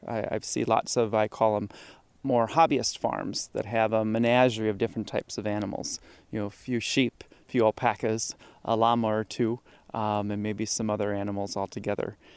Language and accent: English; Wisconsin, United States; I'm born and raised in Wisconsin.